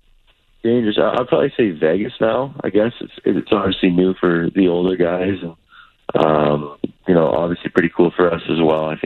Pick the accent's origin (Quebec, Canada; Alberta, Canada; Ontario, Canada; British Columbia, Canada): Alberta, Canada; Edmonton; I'm from Edmonton